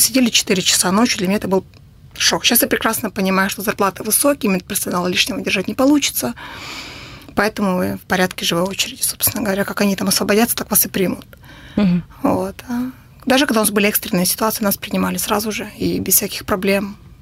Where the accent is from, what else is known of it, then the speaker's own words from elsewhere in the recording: Perm, Perm Krai, Russia; Я пермячка, у меня муж тоже пермяк.